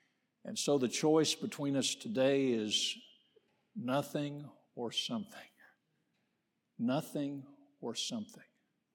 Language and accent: English; Pennsylvania, United States; born there; I'm a lifetime Pittsburgh Steelers fan. I was born in Western Pennsylvania.